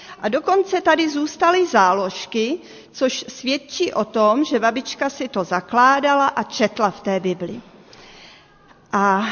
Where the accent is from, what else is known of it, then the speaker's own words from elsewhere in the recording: Moravia, Czechia; Narodila jsem se na Moravě. V takové vesničce, v Beskydech. A měli jsme dům a měli jsme hospodářství.